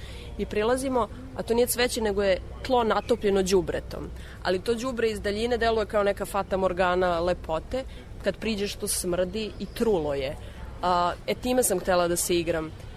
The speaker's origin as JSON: {"language": "Serbian", "region": "Vojvodina", "country": "Serbia", "tie": "born or raised there", "said": "ja sam odrasla u Vojvodini"}